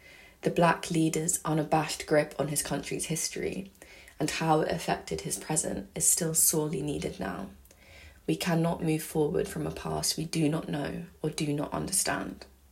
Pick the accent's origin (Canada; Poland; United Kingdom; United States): United Kingdom; Brighton, South East England; I grew up in Brighton, a predominantly white seaside city on the south coast of England